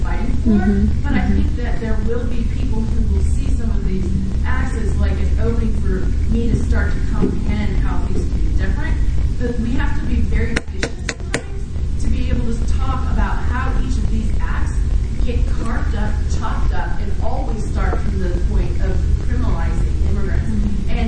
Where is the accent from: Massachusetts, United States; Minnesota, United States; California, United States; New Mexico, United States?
Massachusetts, United States; Boston; I'm from Boston too.